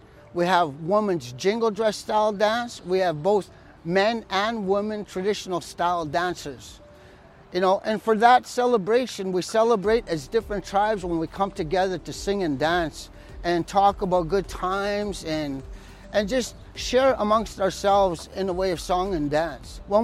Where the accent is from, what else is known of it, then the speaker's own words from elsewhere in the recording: Manitoba, Canada; I am from Treaty One territory.